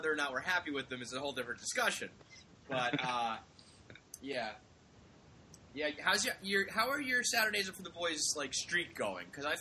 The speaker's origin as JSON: {"language": "English", "town": "Westchester", "region": "New York", "country": "United States", "tie": "born or raised there", "said": "So growing up in Westchester in my like black KFC years, I was all about Nextel."}